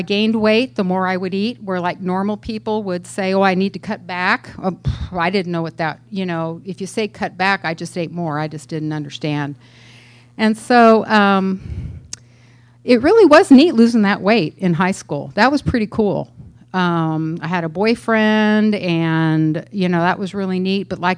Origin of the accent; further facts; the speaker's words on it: San Francisco, California, United States; We had wood floors in our house. I grew up in San Francisco. We had some wood stairs, and they creaked